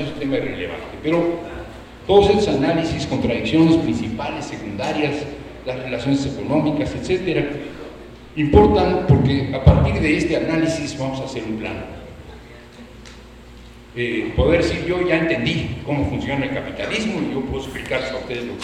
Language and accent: Spanish; San Pedro Mártir, Mexico City, Mexico; Yo soy de San Pedro Mártir